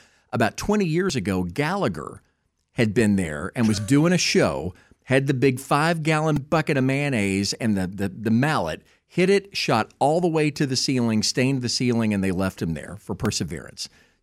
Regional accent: Louisville, Kentucky, United States; I grew up in Louisville in the 70s

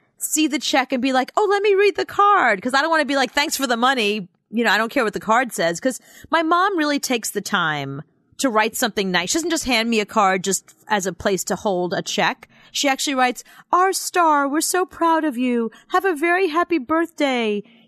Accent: New York, United States; excuse me, I'm a New Yorker. See, New Yorkers don't function like the rest of of society. We're not polite.

